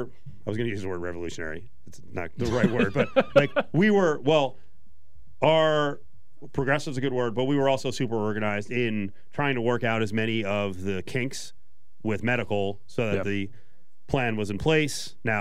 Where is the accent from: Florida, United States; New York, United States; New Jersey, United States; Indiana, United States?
New Jersey, United States; My home state, New Jersey, voters said, you know what, let's go.